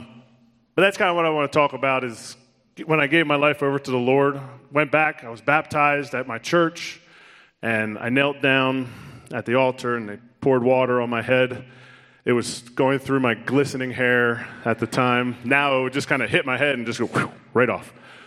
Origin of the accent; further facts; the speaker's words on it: Telford, Pennsylvania, United States; To kind of catch you up to where I was before I was 12, I grew up in Telford, Pennsylvania.